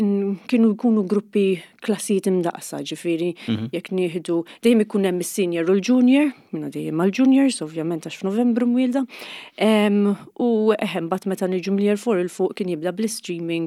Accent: Nadur, Gozo, Malta; Jien minn Nadur u skola ġifieri primarja dejjem minn Nadur mort.

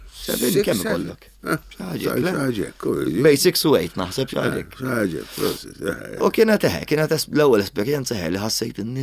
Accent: Birgu, South Eastern Region, Malta; jiena mill-Birgu, jiena twilett il-Birgu, trabbejt il-Birgu.

